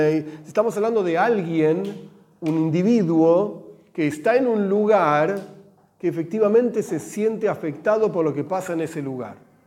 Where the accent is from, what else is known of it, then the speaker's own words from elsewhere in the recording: Argentina; acá hablamos en argentino porque somos argentinos